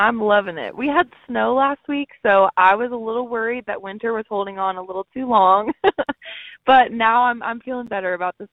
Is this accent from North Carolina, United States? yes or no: no; New York, United States; now in Nashville, United States; Growing up in New York, it just didn't seem like that was a really viable career option. But living in Nashville, it definitely seemed possible.